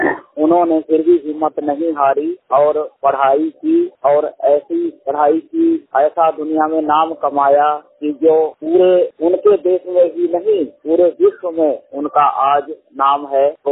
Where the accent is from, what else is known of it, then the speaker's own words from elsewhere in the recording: Uttar Pradesh, India; now in Amritsar, India; और मैं इस समय अमृतसर में रह रहा हूँ और जिला शाहजहाँपुर यूपी का रहने वाला हूँ।